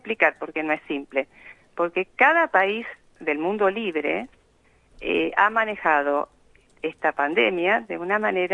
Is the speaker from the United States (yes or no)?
no; Uruguay; born there; yo soy uruguaya